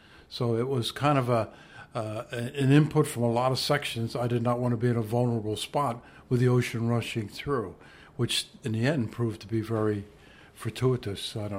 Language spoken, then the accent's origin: English; Point Pleasant, New Jersey, United States; Born and raised in New Jersey, in Point Pleasant, a town north of here, since I was 5 years old in Point Pleasant, yes.